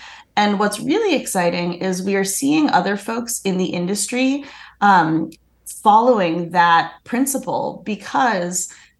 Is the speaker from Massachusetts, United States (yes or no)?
yes; Boston, Massachusetts, United States; Growing up in Boston for Lunar New Year, our parents would invite all of the friends and neighbors over.